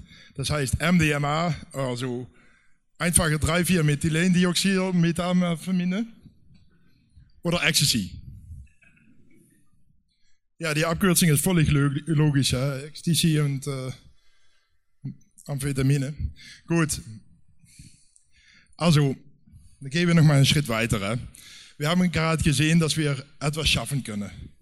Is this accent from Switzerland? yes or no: no; Netherlands; German is a second language; und da bin ich als Niederländer eigentlich ziemlich bekannt mit.